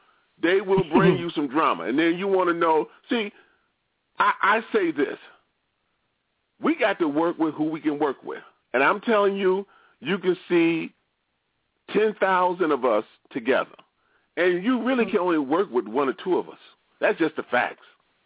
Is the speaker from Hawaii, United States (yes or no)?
no; Detroit, Michigan, United States; I'm from the Motor City. I was a kid, Pianchi, when the Arabs came in, the Chaldeans and the Iraqis